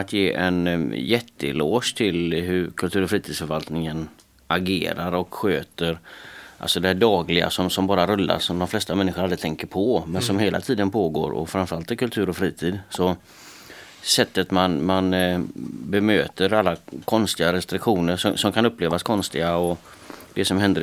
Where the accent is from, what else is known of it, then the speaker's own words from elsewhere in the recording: Floda, Västra Götaland County, Sweden; Där jag är uppvuxen.